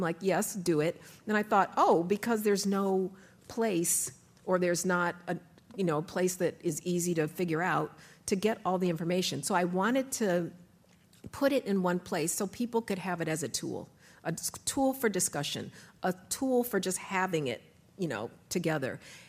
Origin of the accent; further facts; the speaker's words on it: Colorado, United States; you know, I'm from Colorado, so I love the changing of the seasons